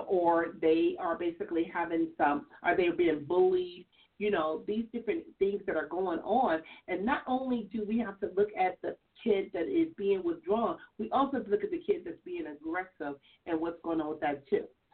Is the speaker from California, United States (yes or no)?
yes; Compton, California, United States; I had no knowledge of none of that stuff growing up in Compton.